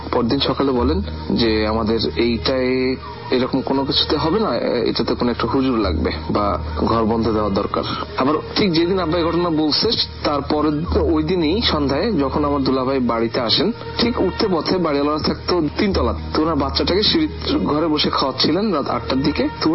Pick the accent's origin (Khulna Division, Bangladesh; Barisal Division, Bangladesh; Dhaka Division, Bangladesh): Khulna Division, Bangladesh; Khulna; আমাদের বাড়ি অ্যাকচুয়ালি খুলনাতে। আমাদের বাড়ি ছিল টিভি বন্ডার রোডে, সে বাড়িটা এখনো আছে।